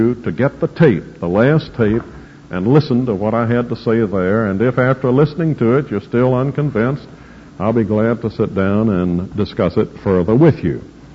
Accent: the South, United States; accent: Southern; that's the only time I'm ever embarrassed as a Southerner, when I have to pronounce "I can't" by itself. I still sound like a countryman when I do it

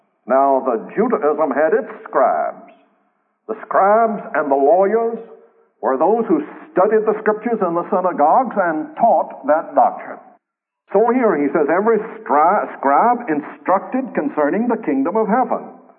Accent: the South, United States; My contradiction, one of them is that I'm a Southerner, but I was always a Yankee fan in baseball for many years.

